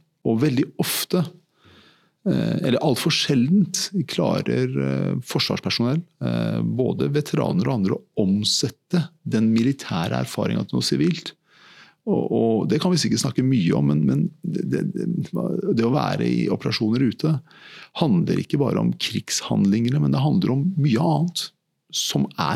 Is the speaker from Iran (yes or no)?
yes; Iran; now in Norway; ja, siden jeg flyttet, vi reiste fra Iran, valnøttrær og andre typer bær og frukter som du på en måte ser sjelden i Norge.